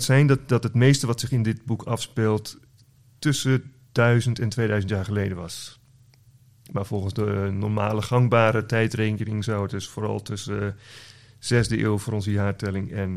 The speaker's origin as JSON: {"language": "Dutch", "region": "North Holland", "country": "Netherlands", "said": "Ik kom zelf uit West-Friesland, wat in Noord-Holland is."}